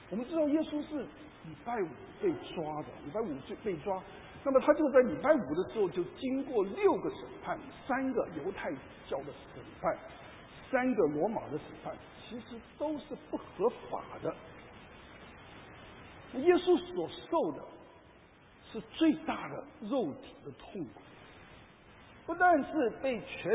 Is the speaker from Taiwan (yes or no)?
yes; Taiwan; 那我们从台湾来的话，我们都是做红蛋。